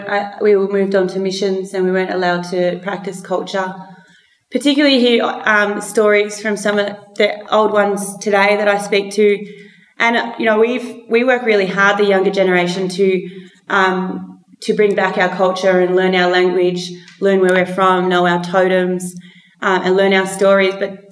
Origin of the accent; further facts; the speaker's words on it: Victoria, Australia; So I'm from the Gunditjmara Nations. These are my totems, the Burin and Jikang Blue Wren. Also the Gunditjmara Nation, of the Western District, Victoria.